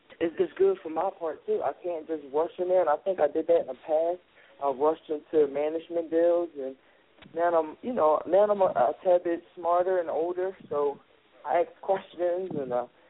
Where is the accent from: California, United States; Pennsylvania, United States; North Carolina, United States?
Pennsylvania, United States; Philadelphia; I'm from Philly. I don't shy from fights like that.